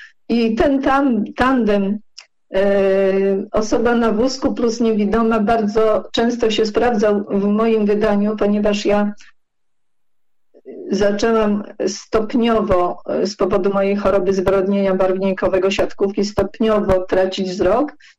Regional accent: Warsaw, Masovian Voivodeship, Poland; jestem warszawianką od 6 roku życia, więc raczej warszawianką, bo gdzieś po drodze się rodzicom urodziłam, ale jestem z Warszawy, znam Warszawę bardzo dobrze

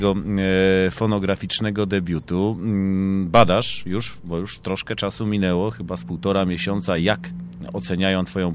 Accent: Lower Silesian Voivodeship, Poland; bo ja też jestem ze Śląska, tego dolnego

